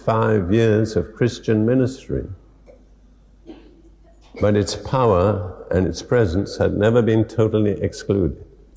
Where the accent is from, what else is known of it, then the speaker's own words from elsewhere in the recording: India; born there; I was born in India